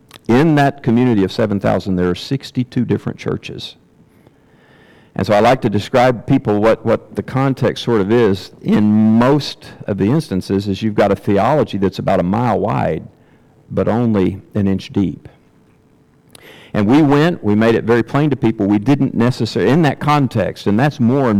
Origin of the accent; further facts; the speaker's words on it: United States; As an American, my culture raised with time is money.